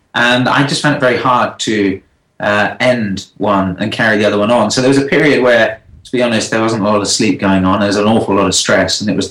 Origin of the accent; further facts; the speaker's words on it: United Kingdom; a new country, and one that I'm not from, I'm British.